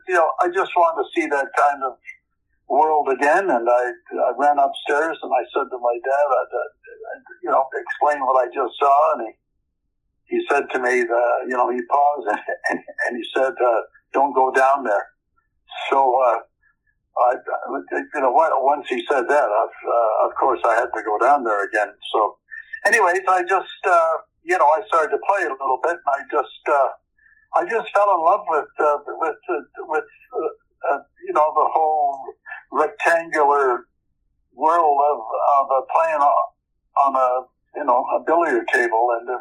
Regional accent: Victoria, British Columbia, Canada; born there; Well, I was born in Victoria, B.C., a sports-minded area

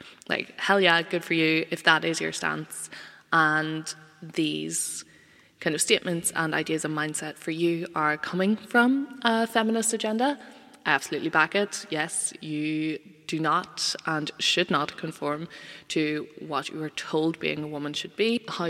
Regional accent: Ireland; think that these people who I share such a large part of myself with, such a large, like, identity of being Irish, would act like this.

